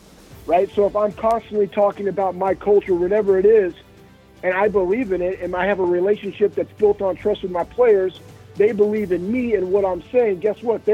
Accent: Texas, United States; also born or lived in Iowa; So I was born in Iowa. My dad was a college and high school football coach, and then moved to Texas when I was young, probably about three. So just kind of grew up there

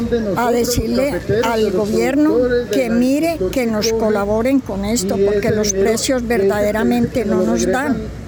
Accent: Dosquebradas, Risaralda, Colombia; Yo vengo de Dos Quebradas, Santana Alta. Allá tengo mi cultivo, allá está mi finca.

